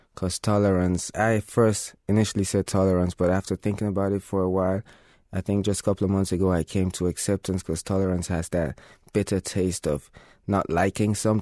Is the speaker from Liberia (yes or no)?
yes; Liberia; also born or lived in Sierra Leone; now in Germany; I'm from Liberia and Sierra Leone. I just came back a couple of weeks ago.